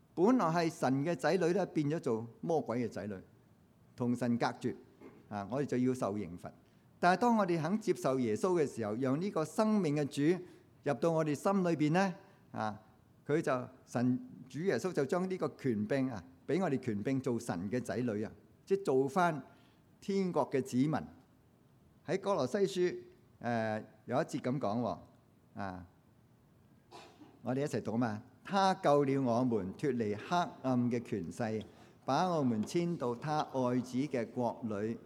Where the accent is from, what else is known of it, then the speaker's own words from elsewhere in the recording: Hong Kong; also born or lived in United States; now in Canada; 喺美國住咗好耐，我係美國人。我喺加拿大住咗廿幾年，我十幾年前已經做埋加拿大人。咁我又係香港，又係中國籍。